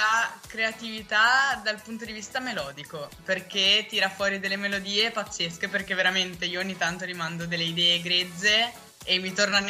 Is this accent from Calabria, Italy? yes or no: no; Genoa, Liguria, Italy; ho 24 anni e vengo da Genova